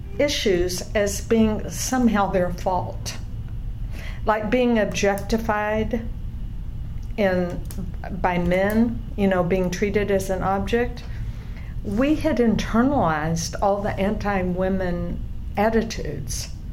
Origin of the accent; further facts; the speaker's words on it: Wichita Falls, Texas, United States; I was offered a job. For a newspaper in Abilene, but I grew up in Wichita Falls, and right. after 18 years there, I was through